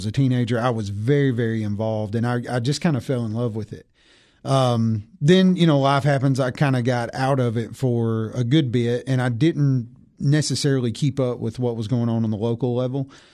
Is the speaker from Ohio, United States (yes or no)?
no; Tennessee, United States; I was born and raised in White County. I graduated White County High School in 2008, played varsity basketball in White County